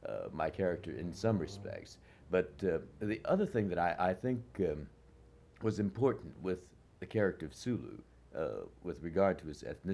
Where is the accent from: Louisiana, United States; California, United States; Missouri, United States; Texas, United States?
California, United States; Los Angeles; born there; also born or lived in Arkansas; I was born here in Los Angeles, And relocations, they call it, happened almost immediately.